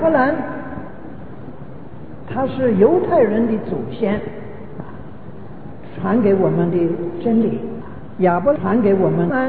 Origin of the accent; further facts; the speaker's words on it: Guangdong, China; 我们广东人的对这个文字的这个发音呢，是保持着这个古代的发音。